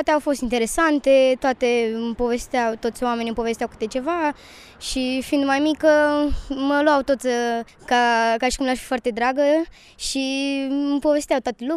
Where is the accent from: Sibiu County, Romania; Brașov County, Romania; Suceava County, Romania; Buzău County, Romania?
Suceava County, Romania; Gura Humorului; sunt din Gura Humorului, de la școala gimnazială numărul 1, în clasa a 4-a.